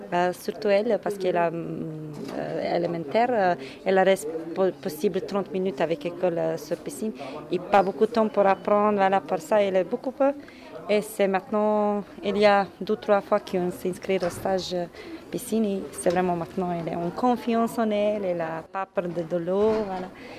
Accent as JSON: {"language": "French", "country": "Bosnia & Herzegovina", "second_language": "French", "said": "je suis de Bosnie, et dans notre pays à l'école, c'est obligatoire vraiment d'apprendre à nager."}